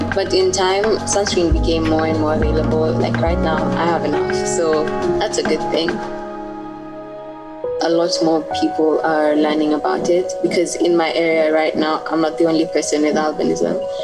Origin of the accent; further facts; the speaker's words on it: Kakamega County, Kenya; I come from Kakamega County, which is like an 8-hour bus ride from the city, Nairobi. It's really dominated with the Luya community. That's where we have settled, because my dad is Luya.